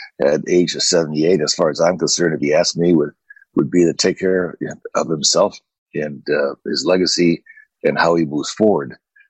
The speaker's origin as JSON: {"language": "English", "region": "Illinois", "country": "United States", "said": "I worry about Illinois, obviously, is my home state where I do business and where I raised my family and got my kids educated."}